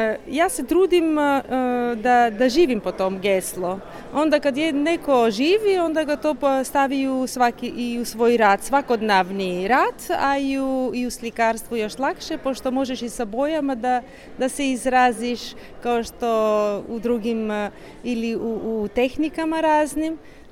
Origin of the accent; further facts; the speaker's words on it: North Macedonia; now in Rome, Italy; Ja sam Makedonka. Živim u Rimu, u Italiji, sa familijom.